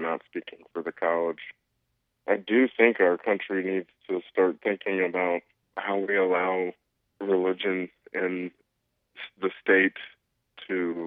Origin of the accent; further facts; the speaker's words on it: Montreat, North Carolina, United States; Well, I grew up in Montreat. My dad has actually taught English for 40 years, 41, 41 years. So I grew up in the community as a small child.